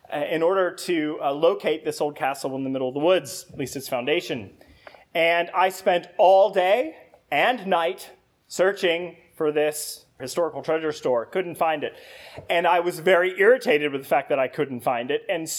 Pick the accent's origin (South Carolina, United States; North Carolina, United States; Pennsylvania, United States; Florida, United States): Pennsylvania, United States; Zelienople; So I grew up near Zillionople, and that's a small town in western Pennsylvania, about a half hour from here.